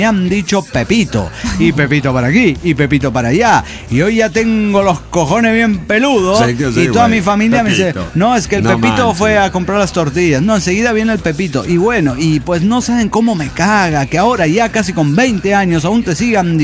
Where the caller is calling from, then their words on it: Xalapa, Veracruz, Mexico; de Jalapa, México.